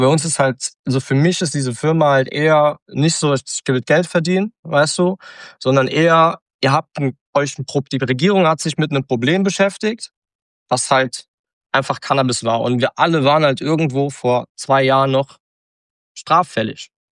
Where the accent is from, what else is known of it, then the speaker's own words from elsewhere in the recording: Saarland, Germany; ich bin eigentlich gebürtig aus dem Saarland